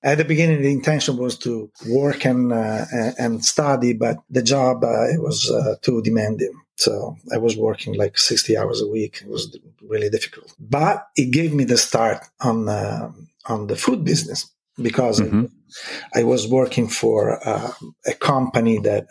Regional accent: DR Congo; Well, I mean, it was very interesting. Those were times where Mobutu started the fight against the Belgian.

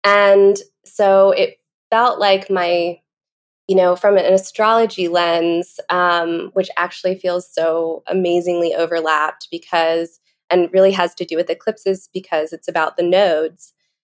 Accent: Georgia, United States; also born or lived in Carolina; the last 2 years of high school, I lived in Georgia. So I said, hi … I'm from Georgia.

